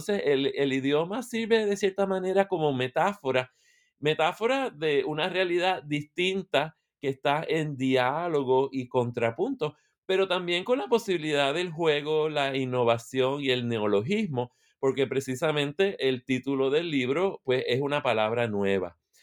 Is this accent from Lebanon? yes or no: no; Puerto Rico; now in United States; Soy de Puerto Rico, vivo en Michigan, en Estados Unidos, cerca de Chicago, pero en realidad más cerca de la ciudad de Detroit. Estoy a 45 minutos de Detroit, pero les dos vivimos en el Midwest, una parte muy fría de Estados Unidos